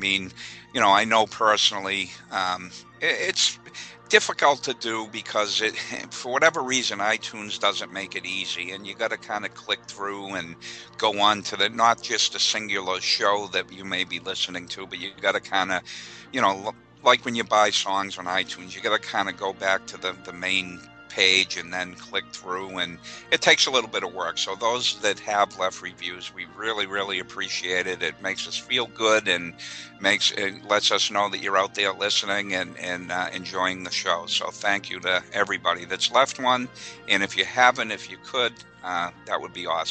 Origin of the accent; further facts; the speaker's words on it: New England, United States; I'm from New England up north, and you know, I like the South